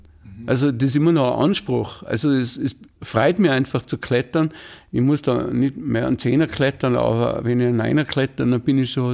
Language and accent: German; Wörgl, Tyrol, Austria; now in Scharnitz, Austria; Ich komme aus Wörgl in Tirol und lebe seit Anfang der 1980er Jahre jetzt hier in Scharnitz, auch in Tirol.